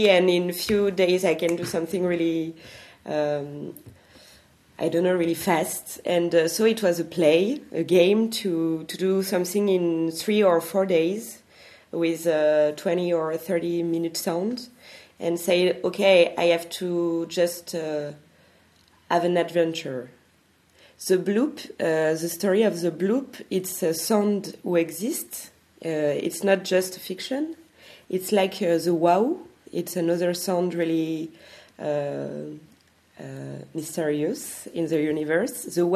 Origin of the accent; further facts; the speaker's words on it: France; also born or lived in Belgium; I'm an artist from France, but I was in Belgium during three years